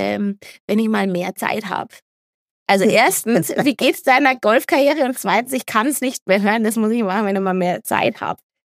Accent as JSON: {"language": "German", "town": "Munich", "region": "Bavaria", "country": "Germany", "said": "Und das habe ich jetzt schon gehört, also das als Münchnerin."}